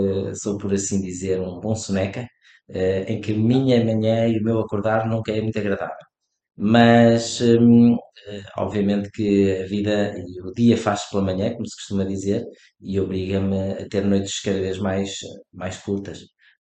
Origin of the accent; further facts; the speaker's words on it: Porto, Portugal; Tenho muito gosto em ser da minha cidade. Gosto muito da minha cidade, de viver aqui. Eu nasci no Porto em 1980, há quase 42 anos, e nasci na zona em frente à Lapa, quando batiam 7 horas da manhã.